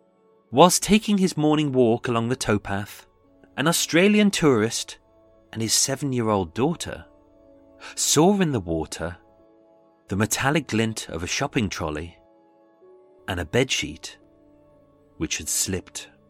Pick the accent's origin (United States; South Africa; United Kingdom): United Kingdom; Well, I am British.